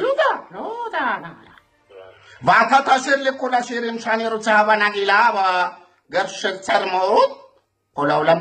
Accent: Ethiopia; now in Israel; כי אני באתי מאתיופיה ושם היינו שרים הרבה שירים מישראל

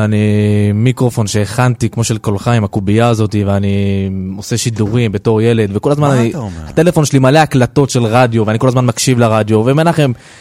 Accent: Modi'in, Central District, Israel; אני מאזור מודיעין, הגעתי לפה.

